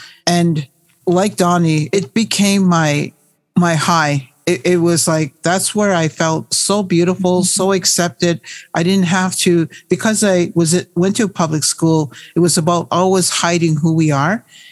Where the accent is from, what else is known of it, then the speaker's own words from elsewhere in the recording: Wikwemikong, Ontario, Canada; Well, I'm from Wequimicong, which is home to Canada's first Eastern powwow.